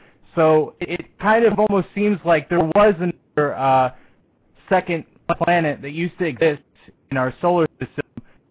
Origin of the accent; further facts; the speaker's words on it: Oregon, United States; I'm from the Pacific Northwest, Oregon, cool.